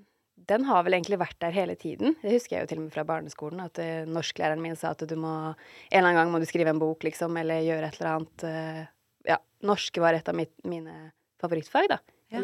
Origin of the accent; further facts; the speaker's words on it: Fredrikstad, Østfold, Norway; also born or lived in Trondheim / Kristiansand / Halden; jeg ble født i Trondheim, og så flyttet vi til Kristiansand, og så flyttet vi til Halden, og så flyttet jeg til Fredrikstad. Men jeg har på en måte sånn, barndommen min har vel vært lengst i Fredrikstad.